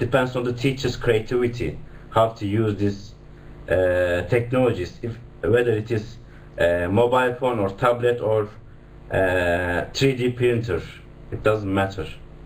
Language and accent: English; Turkey; now in United Kingdom; Well, we are in the UK right now, but we are originally from Turkey.